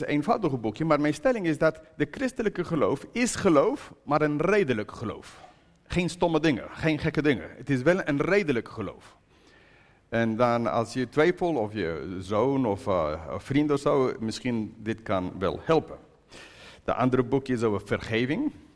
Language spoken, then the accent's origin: Dutch; United Kingdom; Dutch is a second language; Ik ben een Brit. I'm a British person